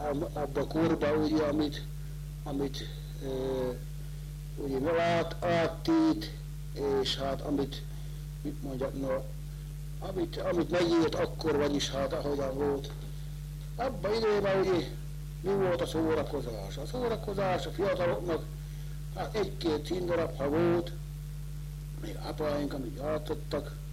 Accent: Hungary; itt születtem ebbe a faluba, és hát a úgynevezett Szorosi úti kis házba, hát bizony én is fölcsöpörödtem

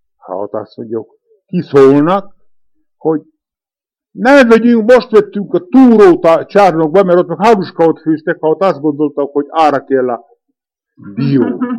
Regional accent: Jablonca, Košice Region, Slovakia; Jablonzán születtem, 1908. május 24-én. Azóta Jablonzán is lakom.

